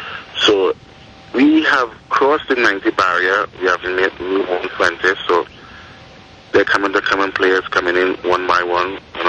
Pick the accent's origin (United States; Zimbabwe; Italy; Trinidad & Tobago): Trinidad & Tobago; Tobago; now in Trinidad, Trinidad & Tobago; I'm from Tobago, but I'm now residing in Trinidad for the past 10, 12 years.